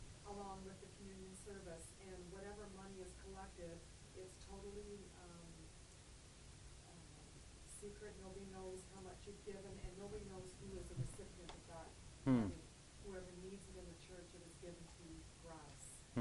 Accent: Windsor, Ontario, Canada; I'm from Windsor, Ontario, Canada. I belong to the Alliance denomination and the Alliance Church

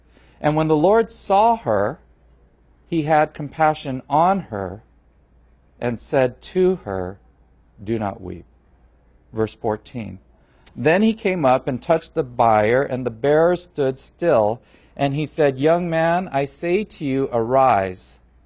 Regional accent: California, United States; I'm from Southern California, and I said, "This is how they do parking brakes in Ohio."

